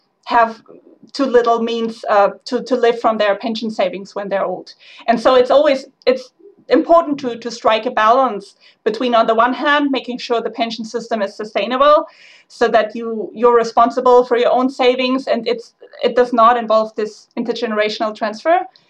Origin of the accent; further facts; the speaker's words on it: Germany; I mean, I am from Germany and I see the German pension system